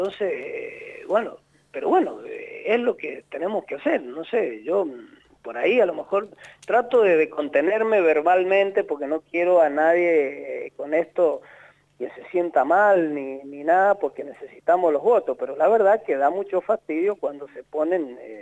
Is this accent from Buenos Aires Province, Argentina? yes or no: no; Mendoza, Argentina; como mendocinos no nos puede pasar